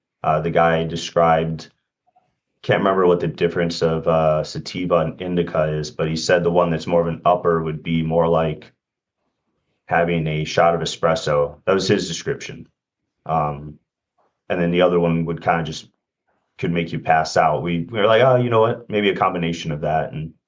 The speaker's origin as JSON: {"language": "English", "town": "Chicago", "region": "Illinois", "country": "United States", "said": "Hi, I'm from Chicago. Where Brenn's from."}